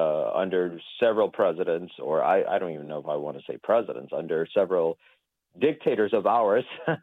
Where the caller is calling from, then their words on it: Lisbon, Portugal; calling from Lisbon, Portugal.